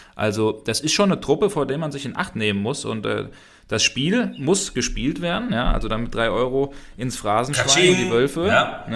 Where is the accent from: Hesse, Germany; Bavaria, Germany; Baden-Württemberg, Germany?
Hesse, Germany; Ich bin doch ein alter Hesse. Aber wenn man das vielleicht so manchmal noch raushört, wenn ich ein bisschen zu schnell spreche.